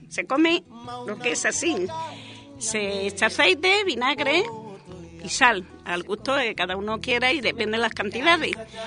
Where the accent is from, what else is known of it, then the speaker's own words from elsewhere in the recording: Extremadura, Spain; Sí, de Trujillo, la provincia de Cáceres.